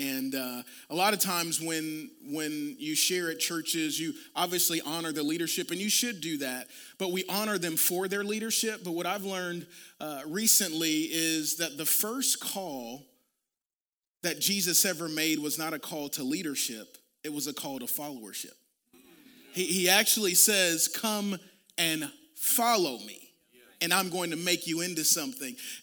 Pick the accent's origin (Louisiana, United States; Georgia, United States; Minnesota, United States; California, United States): Louisiana, United States; Shreveport; I don't know about you, but I'm from Shreveport, Louisiana.